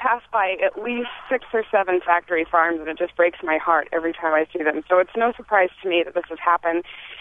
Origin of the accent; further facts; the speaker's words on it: Iowa, United States; I'm from Iowa. I'm a native Iowan